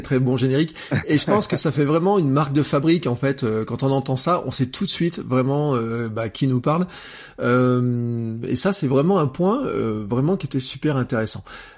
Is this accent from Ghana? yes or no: no; Auvergne-Rhône-Alpes, France; moi, en tant qu'Auvergnat, je voudrais avoir de l'information de ma collectivité